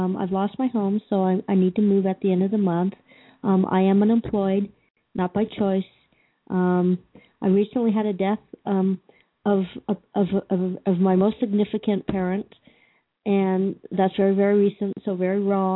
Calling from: Colorado, United States; Colorado.

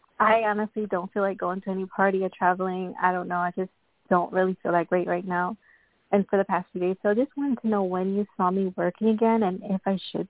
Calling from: New York, United States; From New York, Long Island, New York.

